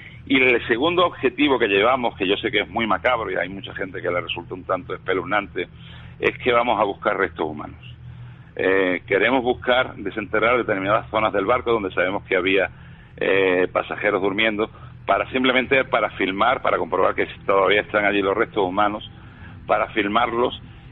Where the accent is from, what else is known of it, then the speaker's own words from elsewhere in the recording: Spain; que somos españoles y somos cabezotas